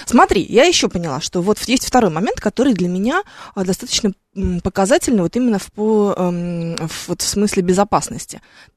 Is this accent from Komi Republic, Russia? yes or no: no; Moscow, Russia; мы родились и живем в Москве.